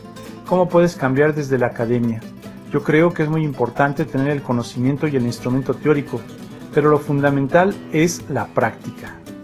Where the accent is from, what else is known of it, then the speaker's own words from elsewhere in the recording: Nazareth, Northern District, Israel; moved away as an adult; now in Jerusalem; yo soy de Nazaret y cuando empecé a vivir en Jerusalén en 2008, la vida cambió totalmente para mí.